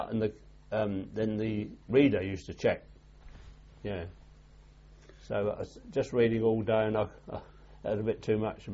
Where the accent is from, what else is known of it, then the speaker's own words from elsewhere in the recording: Hackney, London, United Kingdom; born there; I was born in Home Street, Hackney. I don't know if it's still there now. And my grandfather lived round the corner in Bus Street, where his business was.